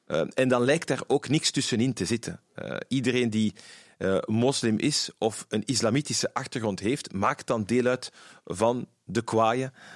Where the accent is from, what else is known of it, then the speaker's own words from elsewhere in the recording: Brussels, Brussels-Capital Region, Belgium; Wij zijn Brusselaars. Hè. We zijn geboren en getogen in Brussel. Ikzelf, mijn zus en mijn broer. En mijn ouders hebben een groot stuk van hun leven in Brussel doorgebracht. Wonen daar nog altijd.